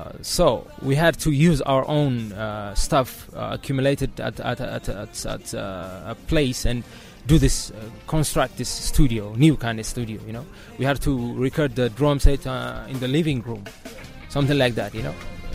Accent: Addis Ababa, Ethiopia; It's around Piazza in Addis. It's in Addis, so it's a village called Piazza.

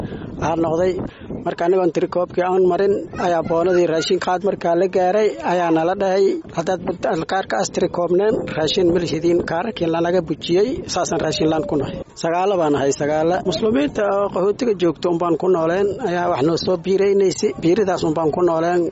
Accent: Jubaland, Somalia; now in Dhagahley, Kenya; waxaan ka imaaday Jubbooyinka

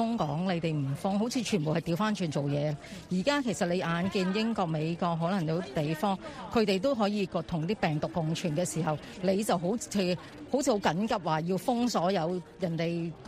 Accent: Hong Kong; 你香港人，香港好似我哋生长，即系我哋喺呢度出世呢度大嘅人

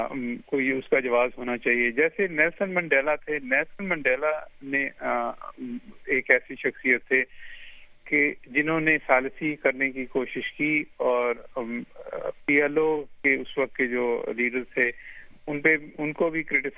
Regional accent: Pakistan; unfortunately میں پاکستانی ہوں

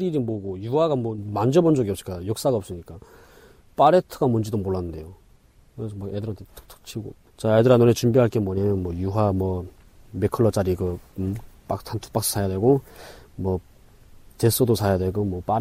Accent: North Korea; 저를 또 보더니 북한에서 왔냐고 해가지고 예 하니까

